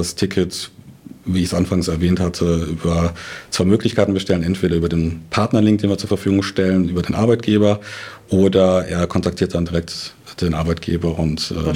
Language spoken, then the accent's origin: German; Bergisch Gladbach, North Rhine-Westphalia, Germany; Ich komme selber aus dem Land, aus Bergisch Gladbach, also rechtsrheinisch von Köln, und hatte damals auch in meiner Jugendzeit einen Roller